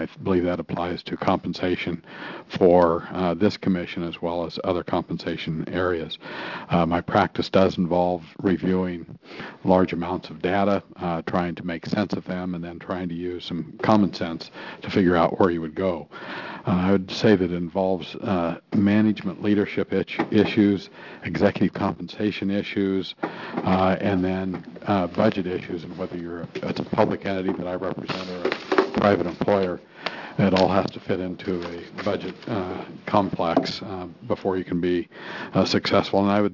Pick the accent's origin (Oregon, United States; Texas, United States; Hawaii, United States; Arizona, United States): Oregon, United States; Philomath; now in Portland, United States; I grew up in Philomath, which is down near Corvallis, worked in sawmills all the way through college, milk cows.